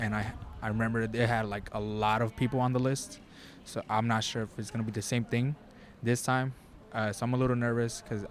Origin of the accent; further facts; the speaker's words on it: Wisconsin, United States; I'm from Wisconsin. I'm going to be voting here.